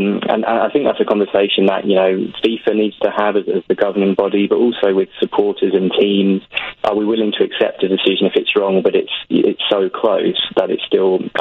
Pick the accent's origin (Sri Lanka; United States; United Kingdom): United Kingdom; I'm a Brit